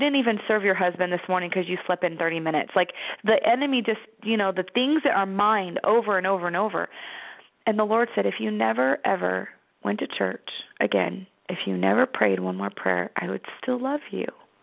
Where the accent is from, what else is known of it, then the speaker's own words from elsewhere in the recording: Las Vegas, Nevada, United States; I was born and raised in Las Vegas, so I live in a desert.